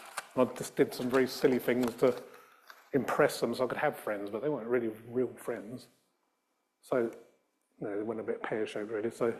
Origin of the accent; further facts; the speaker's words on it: Australia; accent: Australian; I came from Australia. I talked with an Australian accent.